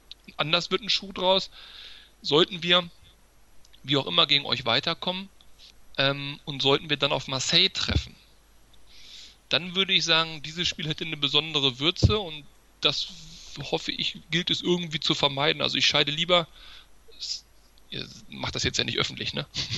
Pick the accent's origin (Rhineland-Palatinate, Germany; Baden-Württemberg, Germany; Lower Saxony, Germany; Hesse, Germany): Lower Saxony, Germany; Hanover; denn ich bin Hannoveraner